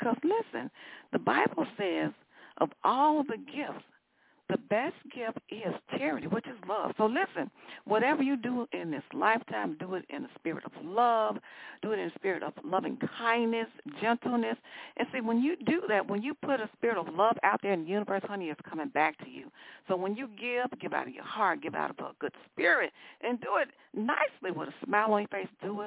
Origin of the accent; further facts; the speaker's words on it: Marietta, Georgia, United States; So listen, Marietta, Georgia, my hometown